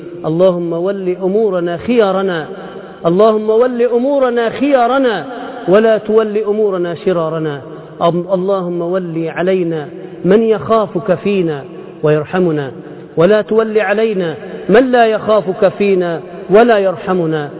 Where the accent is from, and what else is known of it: Egypt